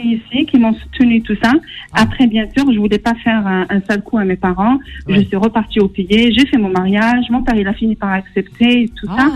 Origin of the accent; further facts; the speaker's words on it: Algiers, Algiers Province, Algeria; Je suis une Algéroise.